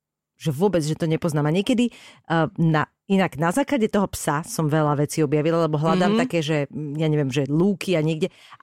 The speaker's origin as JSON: {"language": "Slovak", "town": "Bratislava", "region": "Bratislava Region", "country": "Slovakia", "tie": "born or raised there", "said": "veľmi veľa častí svojho rodného mesta nepoznám. Že ja som akože z Bratislavy a veľmi veľa vecí v Bratislave som nevidela."}